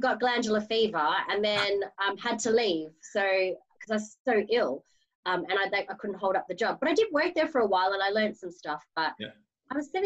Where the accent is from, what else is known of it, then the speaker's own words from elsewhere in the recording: Melbourne, Victoria, Australia; now in United Kingdom; So I'm from Melbourne, Australia, but I live in England.